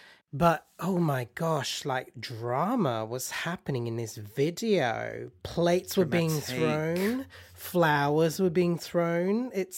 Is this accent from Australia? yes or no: yes; Australia; growing up in Australia